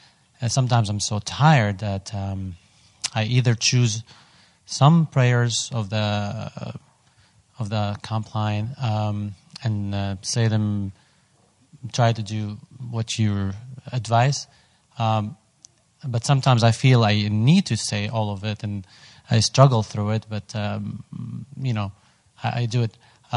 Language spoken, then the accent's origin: English; San Antonio, Texas, United States; from San Antonio.